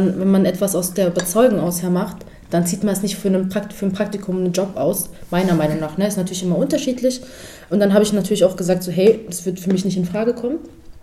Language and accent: German; Bavaria, Germany; born there; ich bin gebürtig aus Bayern und immer wenn ich wieder dahin zurückkomme